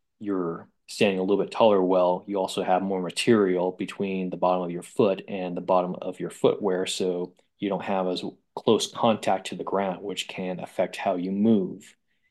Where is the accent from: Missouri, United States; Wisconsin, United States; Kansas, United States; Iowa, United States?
Iowa, United States; moved away as an adult; now in Utah, United States; I grew up in Iowa till age 20